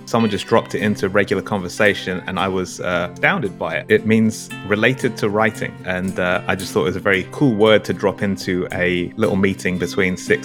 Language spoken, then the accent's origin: English; London, United Kingdom; accent: English; I like going back to London, hanging out with family, friends, etc. In terms of a place that I have that I'm not from, I like Iceland, Reykjavik.